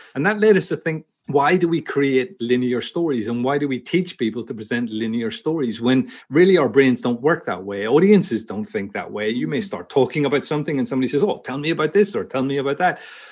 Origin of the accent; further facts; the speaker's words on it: Belfast, Northern Ireland, United Kingdom; born there; moved away; Yeah, I'm an Irishman, born in Belfast in Northern Ireland, but moved over to the Middle East in 96 and spent 20 years working in conference and events in the Middle East.